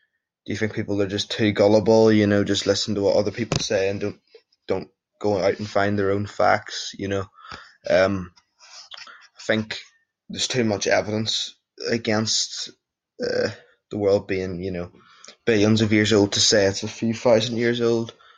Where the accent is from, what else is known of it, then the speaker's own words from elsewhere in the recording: Northern Ireland, United Kingdom; I just wanted to say I'm from Northern Ireland in the UK